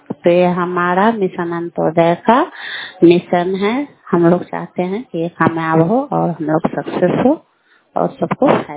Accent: Gumia, India; और मैं गुमिया पंचायत की निवासी हूँ।

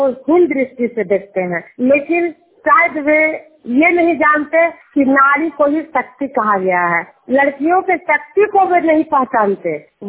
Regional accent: Juniyar, Bihar, India; मैं नालंदा जिला हिलसा प्रखंड जुनियार गांव की निवासी हूँ

